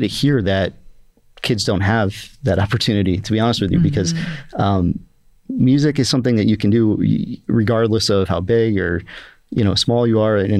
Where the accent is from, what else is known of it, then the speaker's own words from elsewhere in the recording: Scotia, New York, United States; I grew up in Scotia, New York.